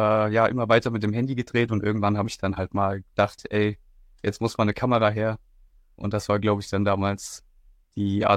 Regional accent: Hesse, Germany; ich bin 25 Jahre alt, ich komme aus Mittelhessen

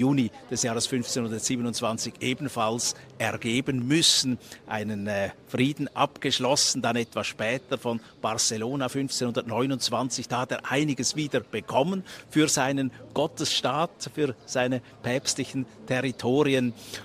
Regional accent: Switzerland; da den Vatikan selber zu erleben als Schweizer, wo wir ja nicht so täglich in Kontakt sind mit dieser Welt.

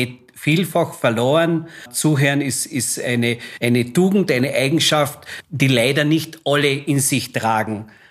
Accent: Austria; wie man auf gut Deutsch bei uns in Österreich sagt.

